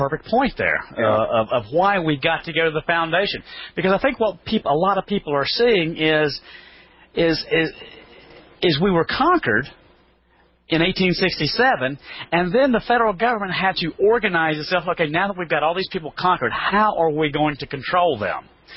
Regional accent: North Carolina, United States; You know, I'm here from North Carolina

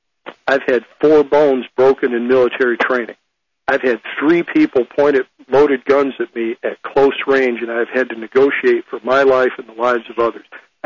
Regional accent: United States; Most Americans, no matter where we grew up in America, had that same sort of background, and we need to bring that back.

